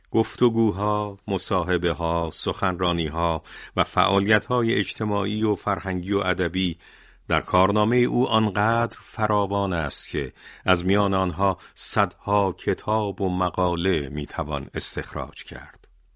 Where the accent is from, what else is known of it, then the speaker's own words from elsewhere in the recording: Ardakan, Yazd, Iran; born there; من در 15 خرداد سال 1312 شمسی در اردکان یزد به دنیا آمدم.